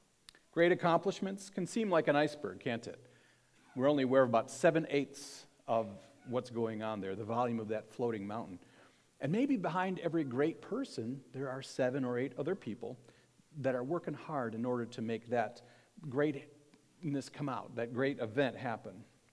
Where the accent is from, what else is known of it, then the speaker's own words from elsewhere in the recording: Michigan, United States; As you might know, I grew up near Detroit, and of course, Motown was still a pretty big deal in the late 60s, early 70s